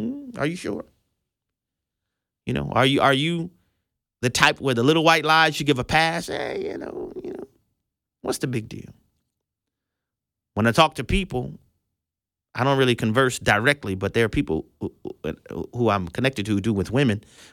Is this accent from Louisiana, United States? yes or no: yes; Louisiana, United States; And to add insult to injury, she's from my home state. You know, I'm like, nah, not from Louisiana with this kind of squeamishness.